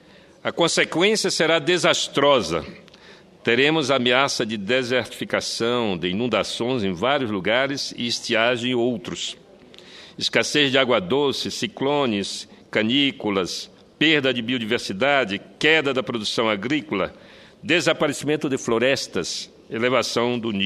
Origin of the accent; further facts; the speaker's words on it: Amazon, Brazil; Finalmente, como amazônida